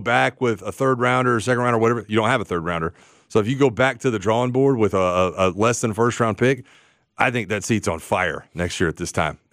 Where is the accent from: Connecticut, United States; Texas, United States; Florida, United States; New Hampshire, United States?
Florida, United States; I grew up in Florida. I grew up on oysters.